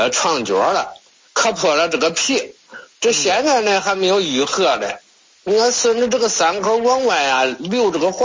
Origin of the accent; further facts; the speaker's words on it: Henan, China; 我家是河南的。